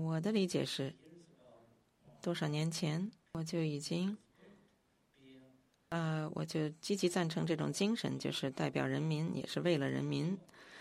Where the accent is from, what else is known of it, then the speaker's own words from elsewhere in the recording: China; 尽管我是从中国过来的